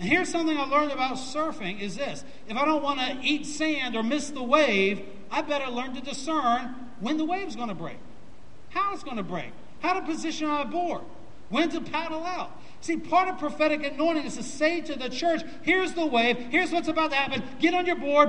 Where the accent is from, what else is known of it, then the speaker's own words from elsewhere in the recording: Virginia, United States; also born or lived in Hawaii / Cuba; I was born in Hawaii, lived in Cuba for 4 years. My dad was Navy, and then grew up near Virginia Beach.